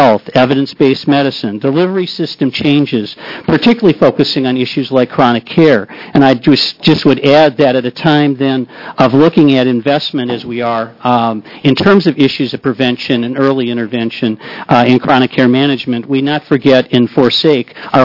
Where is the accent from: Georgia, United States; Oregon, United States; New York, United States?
Oregon, United States; Lake Oswego; For the record, I'm from Lake Oswego, but I'm also a state director for AARP here in Oregon.